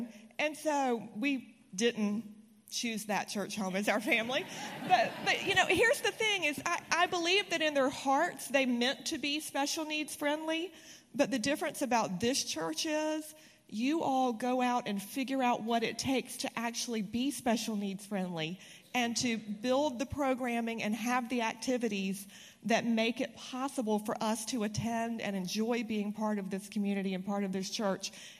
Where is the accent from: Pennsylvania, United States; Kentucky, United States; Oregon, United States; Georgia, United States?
Kentucky, United States; Lexington; I'm from Lexington originally, but we met in Washington, D.C., and when we were looking to move back here